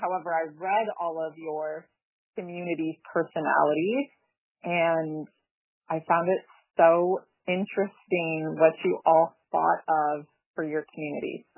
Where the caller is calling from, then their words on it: Yellowknife, Northwest Territories, Canada; I'm calling in from Samba K Yellowknife.